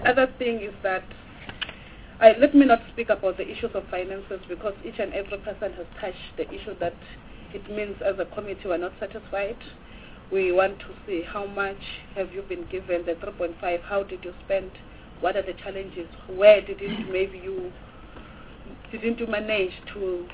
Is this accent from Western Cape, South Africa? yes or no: no; Mpumalanga, South Africa; Because I'm from Mpumalanga, I won't speak about Limpopo that much